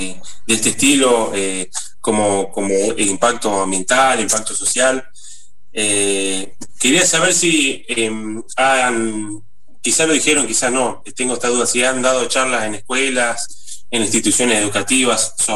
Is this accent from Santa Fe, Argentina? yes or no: no; Catriló, La Pampa, Argentina; Yo soy de Catriló, La Pampa. Es un pueblo de 3.500 habitantes